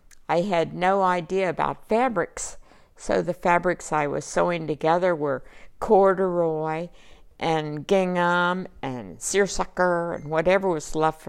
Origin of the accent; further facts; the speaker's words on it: Williamstown, West Virginia, United States; also born or lived in Lowell, Ohio; I grew up in Williamstown, West Virginia, and I have lived here most of my adult life.